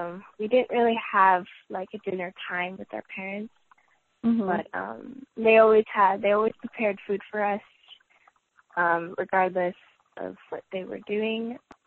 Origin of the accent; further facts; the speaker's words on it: New York City, New York, United States; I'm from New York City.